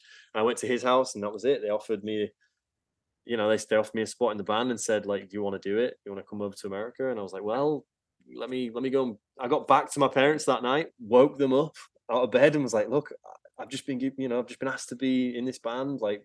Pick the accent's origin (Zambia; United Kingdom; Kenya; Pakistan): United Kingdom; York, Yorkshire and the Humber; now in Nashville, United States; I love growing up in England. It's way different. You know, I've come from York and it's a small city that you can walk around and it's beautiful.